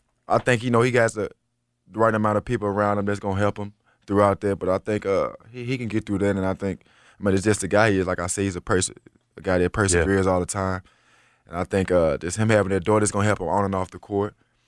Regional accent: Memphis, Tennessee, United States; You know, even though I was born and raised in Memphis, he was looked at as the typical Memphis guy from Walker Homes.

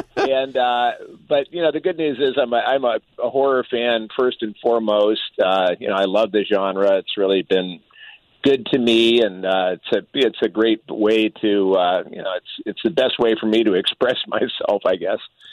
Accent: Barrington, Illinois, United States; I am actually from Barrington, Illinois. That's where I grew up. It's about 40 miles northwest of Chicago, so...

